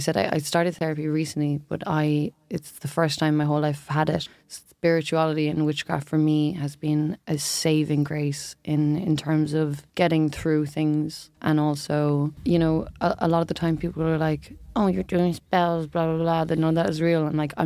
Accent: Ireland; So I'm Irish. Our heritage before Catholicism and everything was pagan.

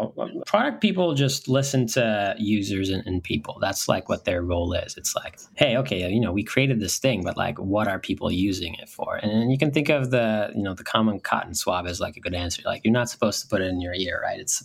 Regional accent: Turkey; I grew up in Turkey and my family's half American. So I was going back and forth my whole life.

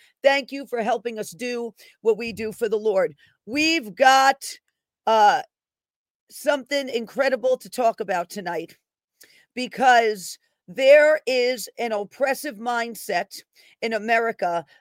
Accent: Bronx, New York, United States; Love the boroughs. I'm from the Bronx.

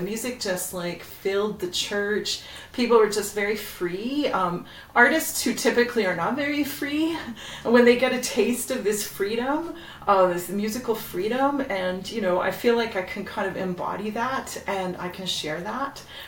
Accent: Toronto, Ontario, Canada; I grew up in Etobicoke

